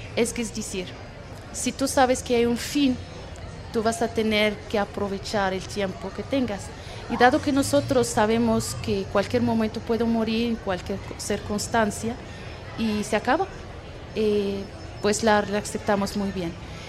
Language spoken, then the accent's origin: Spanish; Morocco; Spanish is a second language; yo soy marroquí y Marruecos es un país musulmán.